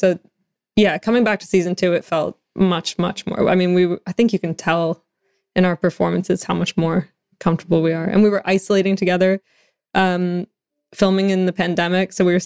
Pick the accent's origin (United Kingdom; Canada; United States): Canada; yeah, I'm from Canada. So I do feel like I'm missing lakes and trees.